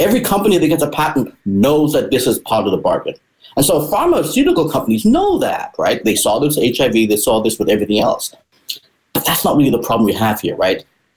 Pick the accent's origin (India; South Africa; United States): South Africa; also born or lived in Botswana / Eswatini; South Africa, where I'm from. I was born in South Africa, brought up in Botswana and Swaziland, and my parents and family are still there.